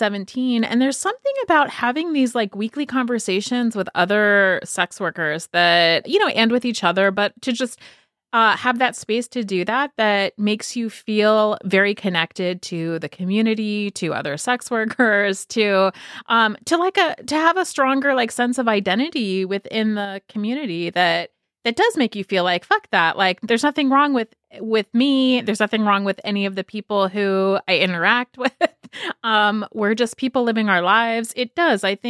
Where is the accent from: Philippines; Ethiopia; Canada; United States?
United States; California; I'm from California.